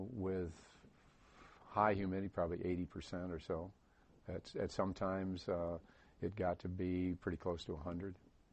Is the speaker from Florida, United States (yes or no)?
no; Newark, New York, United States; born there; I was born in Newark, New York, upper New York State.